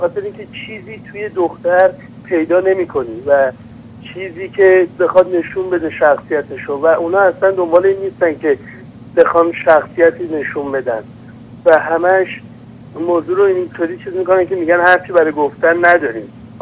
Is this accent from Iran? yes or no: yes; Iran; moved away; من که خودم تازه از ایران اومدم